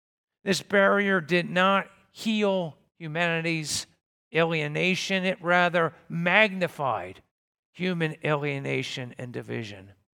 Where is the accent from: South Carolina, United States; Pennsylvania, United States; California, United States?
Pennsylvania, United States; I can remember growing up as a child, I thought to myself, I grew up in Pennsylvania.